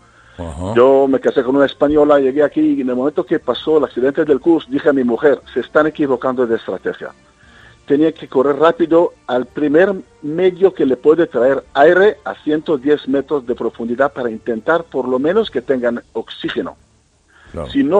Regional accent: Israel; Spanish is a second language; Yo soy de origen de Israel y era buzo de la Marina de Israel

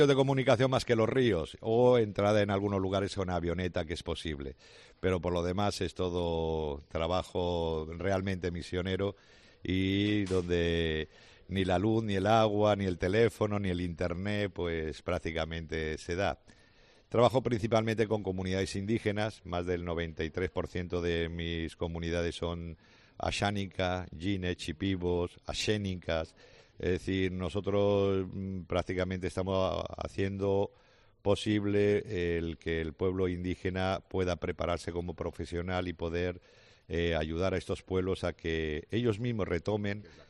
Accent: Calatayud, Aragon, Spain; No, ni andaluz tampoco, soy de Zaragoza. Más bien de Calatayud, ¿no?

